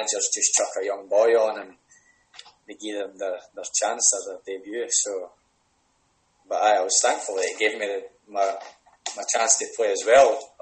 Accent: Dumfries, Scotland, United Kingdom; I was just happy that I was a younger boy at my hometown club getting a chance just to sit on the bench. And it made me, when I walked around Dumfries, people looked at me and thought, oh, there's a Queens player.

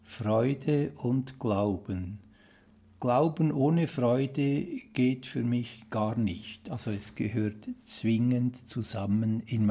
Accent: Altdorf, Uri, Switzerland; Als ich damals in meiner Heimat in Altdorf im Kanton Uri den Gedanken fasste, auch mit Zustimmung meiner Eltern ins Kloster Einsiedeln einzutreten

